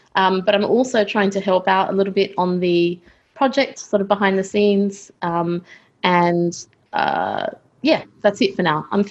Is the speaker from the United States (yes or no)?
no; Sydney, New South Wales, Australia; moved away as an adult; now in London, United Kingdom; Born and bred in Sydney, Australia.